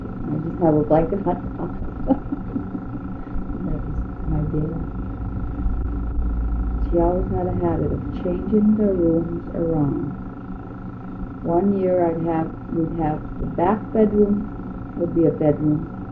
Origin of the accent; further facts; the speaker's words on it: Alaska, United States; Being from Alaska, it seemed like every class I went to, they found out I was from Alaska.